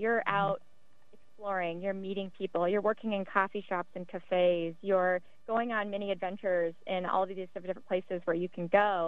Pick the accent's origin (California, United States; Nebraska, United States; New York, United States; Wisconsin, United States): Nebraska, United States; We are both from the Midwest. I'm from Nebraska, small town in Nebraska.